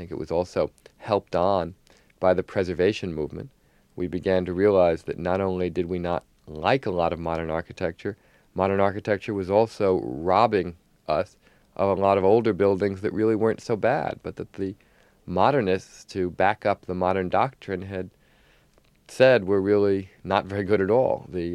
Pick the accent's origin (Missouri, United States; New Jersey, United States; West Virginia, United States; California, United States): New Jersey, United States; born or raised there